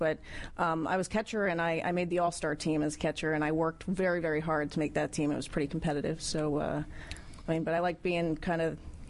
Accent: Asbury Park, New Jersey, United States; New Jersey, Asbury Park.

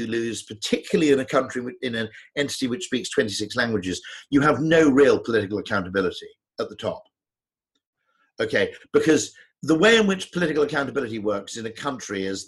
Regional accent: United Kingdom; As a Brit

